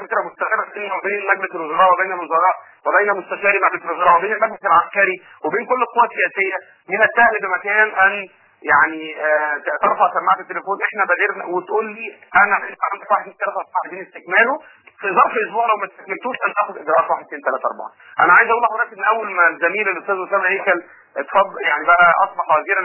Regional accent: Egypt; واحنا ان شاء الله كمصريين

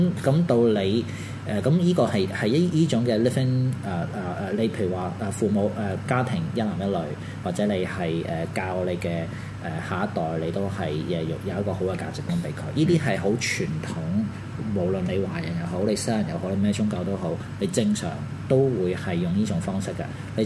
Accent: United States; 即係雖然我係美國人啦，但係即係一個美國人，你用緊全球可能八個人嘅 resource

